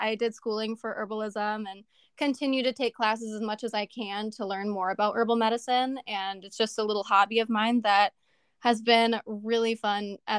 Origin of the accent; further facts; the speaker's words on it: Washington, United States; born there; now in Dorchester, United States; I was born in Washington State, and I currently live in a little town called Dorchester in Wisconsin.